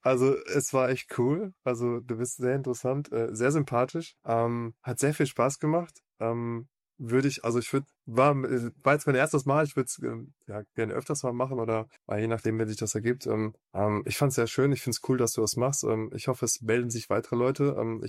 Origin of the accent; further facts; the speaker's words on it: North Rhine-Westphalia, Germany; Also ich komme aus dem Raum Wuppertal, Nordrhein-Westfalen.